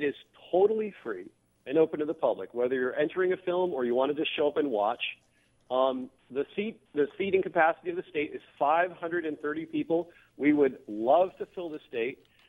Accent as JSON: {"language": "English", "region": "Michigan", "country": "United States", "said": "I'm actually from Benzie County, so who came back to the area"}